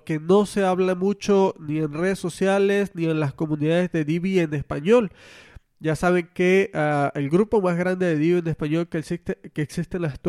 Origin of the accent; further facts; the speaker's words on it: Venezuela; now in Monterrey, Mexico; Como algunos ya sabrán, yo soy de Venezuela, había vivido toda mi vida en Venezuela y el clima de Venezuela es un clima bastante estable y sobre todo caribeño, caluroso.